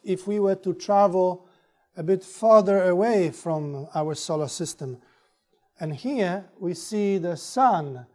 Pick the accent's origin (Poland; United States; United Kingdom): Poland; even though I was from Poland, which was yet another country under communism.